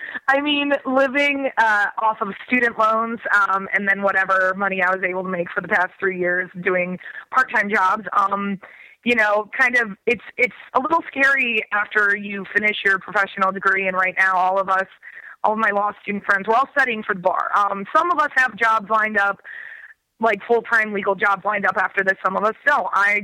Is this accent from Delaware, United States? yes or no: no; Michigan, United States; And when I'm from Michigan. So like one of the, pilgrimages that every young Michigan person goes through